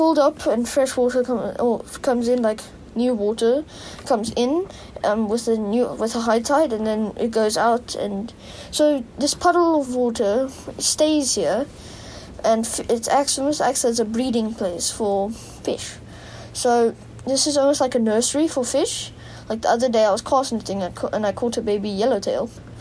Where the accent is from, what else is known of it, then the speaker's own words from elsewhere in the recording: Somerset West, Western Cape, South Africa; Somerset West. But my outdoors part of my life was probably at San Sebastian.